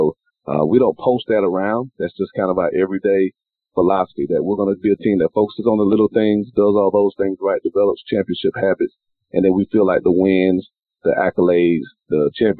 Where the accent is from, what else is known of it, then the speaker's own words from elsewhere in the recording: Quincy, Florida, United States; growing up in Quincy, Florida, a small town, small community, there wasn't much else to do, you know.